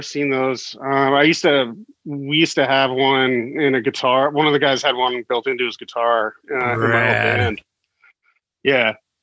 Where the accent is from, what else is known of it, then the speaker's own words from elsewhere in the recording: Danville, California, United States; also born or lived in Concord / Alamo / San Francisco; I was raised like in Danville, Concord, Alamo, which is like east of Oakland, like suburbs.